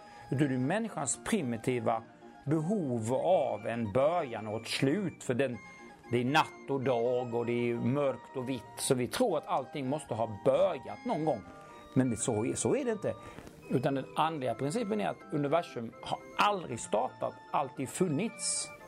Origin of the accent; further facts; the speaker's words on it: Halmstad, Halland County, Sweden; born there; Ja, det var ju här jag föddes i Halmstad 1963.